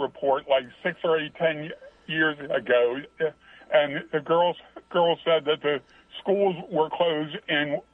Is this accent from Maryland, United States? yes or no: yes; Maryland, United States; I don't think that's the way I'm from the Eastern Shore. That's the way we always pronounce it.